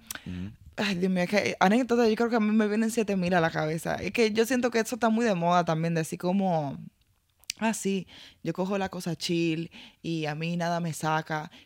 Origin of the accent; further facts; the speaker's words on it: Spain; porque yo soy española.